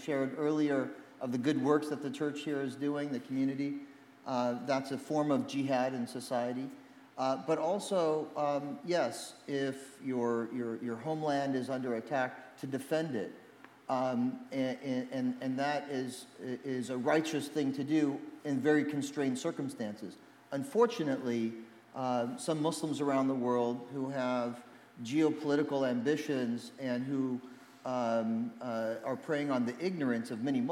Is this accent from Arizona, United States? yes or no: yes; Phoenix, Arizona, United States; So I'm an American kid from Arizona. My mom's Methodist Christian from Oklahoma. And my father's from Jerusalem, so I say my mom's from the Midwest and my dad's from the Mideast. And growing up in Phoenix, we didn't have a lot of diversity.